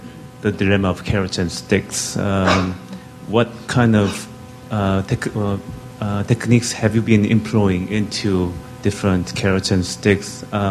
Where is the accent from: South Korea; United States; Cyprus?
South Korea; English is a second language; Hi, I come from Korea.